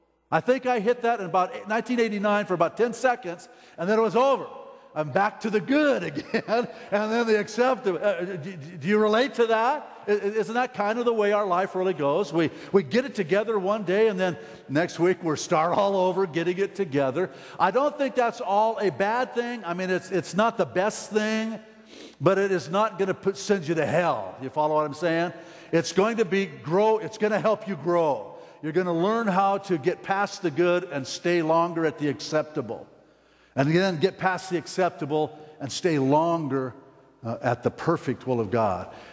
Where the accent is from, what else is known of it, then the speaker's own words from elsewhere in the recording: Ireland; Coming from a long line. I was Irish. What do you expect? Well, I'm still Irish, but I'm changed. I'm born again Irish.